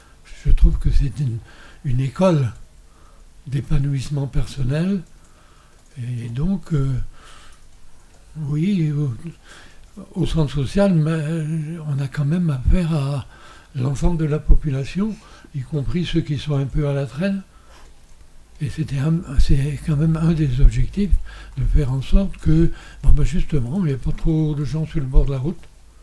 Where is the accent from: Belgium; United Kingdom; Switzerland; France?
France; Brittany; Je suis breton d'origine, du Nord Finistère. C'est une région de Bretagne, c'est la région de Bretagne, à mon avis, qui ressemble le plus aux Mauges.